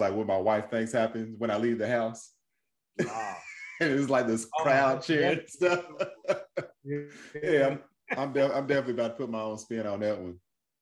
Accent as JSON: {"language": "English", "region": "Kentucky", "country": "United States", "said": "I'm from Kentucky. Both southern places. Southern women are aggressive."}